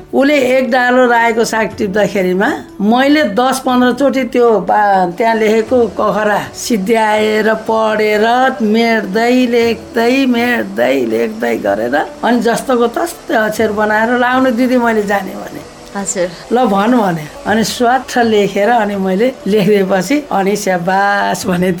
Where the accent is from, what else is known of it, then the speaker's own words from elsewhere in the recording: Gorkha, Gandaki Province, Nepal; born there; मेरो जन्म थलो त गोर्खा हो।